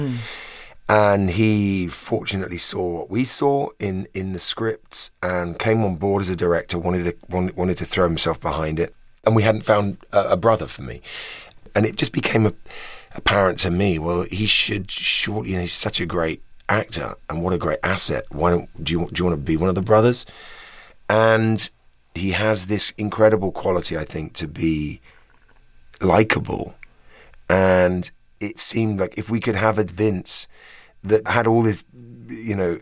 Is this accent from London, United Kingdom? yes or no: yes; London, United Kingdom; My dad's from the south of England, so and I grew up in quite what would I call it? I don't know. There was quite a strong southeast London accent, which I kind of tried to hide